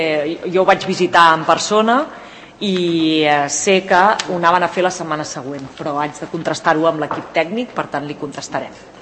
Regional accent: Catalonia, Spain; Com a catalana em costa de pronunciar.

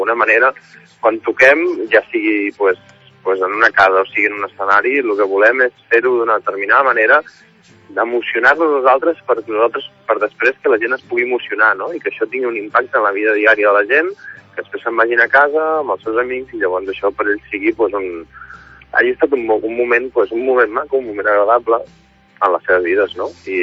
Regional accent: Barcelona, Catalonia, Spain; nosaltres som de Barcelona

